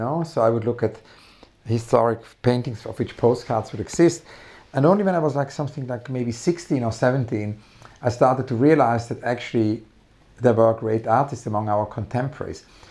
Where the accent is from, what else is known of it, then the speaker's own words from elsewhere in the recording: Weinfelden, Thurgau, Switzerland; also born or lived in Zurich; I was born in Zurich, and then just the first couple of days, and then my parents, you know, were actually in Weinfeld, and it's a small town.